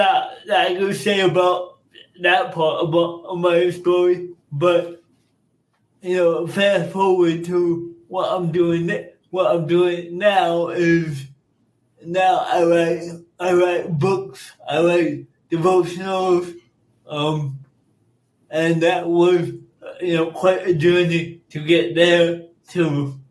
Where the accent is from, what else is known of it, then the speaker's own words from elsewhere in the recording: New York, United States; born there; I was born in New York back in the 80s